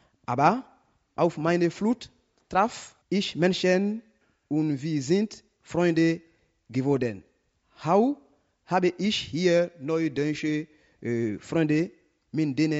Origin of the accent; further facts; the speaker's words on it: Côte d’Ivoire; German is a second language; now in Germany; Ich komme aus Afrika. Mein Land heißt Elfenbeinküste.